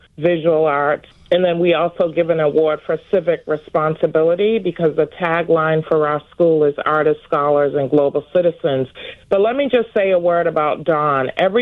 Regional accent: Jamaica; I'm Jamaican, so I heard the reggae vibes.

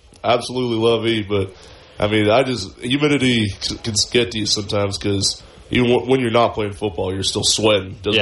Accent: Edmonton, Alberta, Canada; I'm from Edmonton, Red City, yeah.

